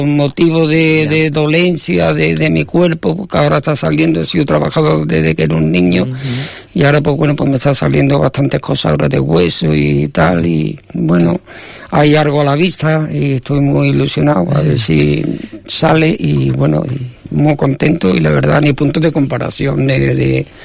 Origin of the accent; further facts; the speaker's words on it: Morón de la Frontera, Andalusia, Spain; now in Santander, Spain; Soy de Morón, de la frontera, de Sevilla.